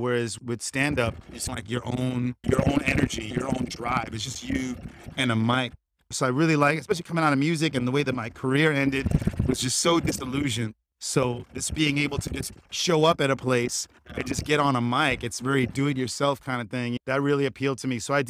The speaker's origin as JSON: {"language": "English", "town": "New York City", "region": "New York", "country": "United States", "tie": "born or raised there", "said": "I grew up in New York City, and in high school, I got into playing guitar and really enjoyed that."}